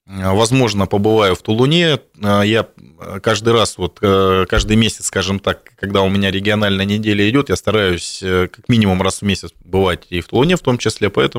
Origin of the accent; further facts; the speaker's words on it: Siberia, Russia; мы сибиряки, я имею в виду.